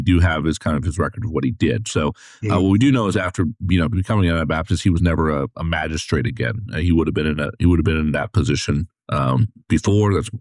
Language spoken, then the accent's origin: English; United States; Today, you know, growing up in America, it's very hard to kind of picture that.